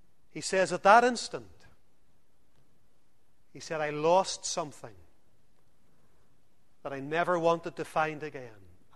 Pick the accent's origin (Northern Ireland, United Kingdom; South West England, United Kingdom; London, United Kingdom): Northern Ireland, United Kingdom; Lisburn; I grew up in Lisburn.